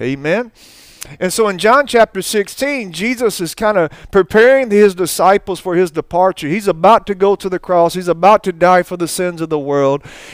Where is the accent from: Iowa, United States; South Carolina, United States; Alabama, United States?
Alabama, United States; You know, I'm from Alabama. We say some redneck terms, you know.